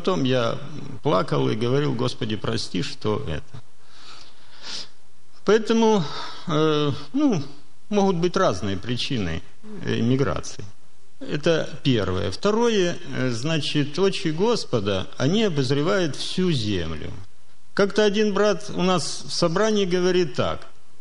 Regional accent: Almaty, Kazakhstan; я не представился, откуда я приехал. Я приехал из Алматы.

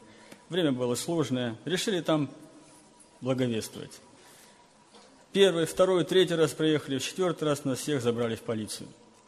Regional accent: Sumqayit, Azerbaijan; Я сам из Сумгаита, это город недалеко от Баку, в Азербайджане. Благовестник я, мне 42 года.

